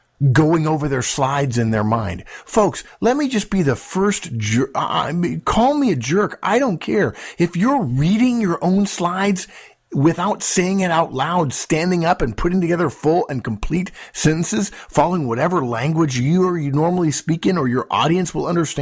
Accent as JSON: {"language": "English", "town": "Los Angeles", "region": "California", "country": "United States", "tie": "born or raised there", "said": "When I was in high school, I grew up in Los Angeles."}